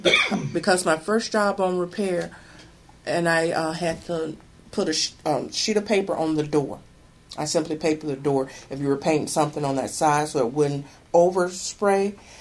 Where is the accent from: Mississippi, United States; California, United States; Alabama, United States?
Alabama, United States; Birmingham; moved away as an adult; now in Lansing, United States; Birmingham, Alabama.